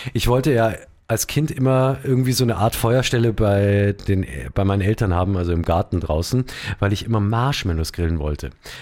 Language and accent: German; Bavaria, Germany; Halsgrat, wie es bei uns in Bayern heißt.